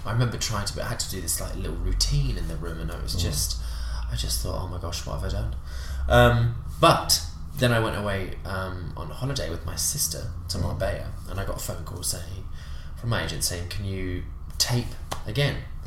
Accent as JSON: {"language": "English", "country": "United Kingdom", "accent": "British", "said": "And I read Fabio in my own accent, British accent."}